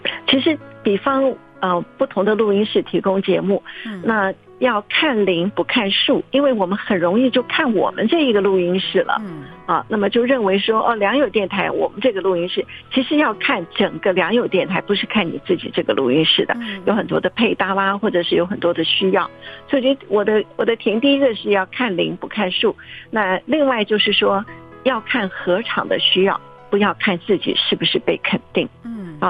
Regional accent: China; 那我们中国人呢特别讲人情味儿了

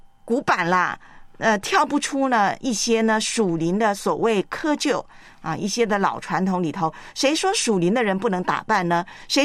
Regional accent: Taiwan; 没有我台湾老家台湾的臭豆腐好吃。所以臭豆腐闻起来好闻啊，是我的家乡味啊，充满了童年欢乐的回忆啊

